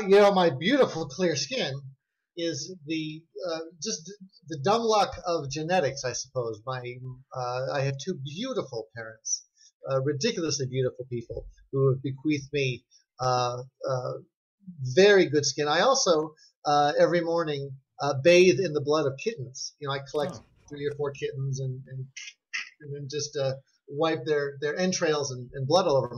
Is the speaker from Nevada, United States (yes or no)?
yes; Las Vegas, Nevada, United States; born there; I was born in Las Vegas, Nevada, and, you know, a number of years ago, there was very little for children to do in Las Vegas.